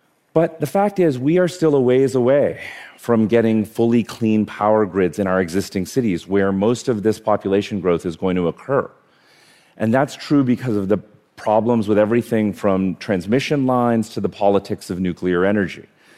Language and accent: English; India; born there; So I was born in India.